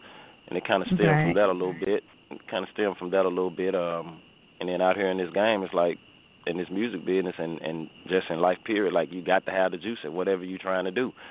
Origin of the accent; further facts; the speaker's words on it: the South, United States; But, of course, I'm from the South, so, you know, I had to start out with my local artists because that's what was popping back then